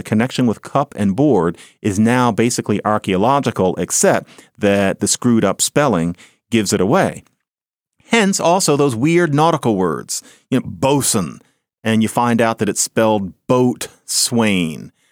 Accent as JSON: {"language": "English", "town": "Philadelphia", "region": "Pennsylvania", "country": "United States", "tie": "born or raised there", "said": "I grew up on Marion Lane in Philadelphia. Nobody said, oh, do you live on Marion Lane? It was 7024 Marion Lane. It was the perfect house. It was not special in any way. It was a little duplex, but it had four bedrooms upstairs."}